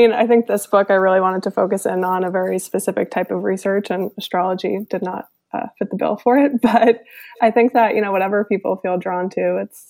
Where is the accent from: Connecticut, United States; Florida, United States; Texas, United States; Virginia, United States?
Connecticut, United States; it might resonate with me the same way that the waves growing up in Connecticut did